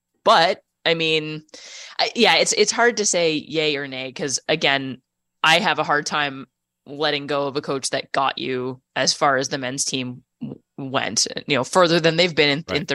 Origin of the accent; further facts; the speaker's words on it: Canada; I mean, as a Canadian soccer fan, I'm happy that he's staying.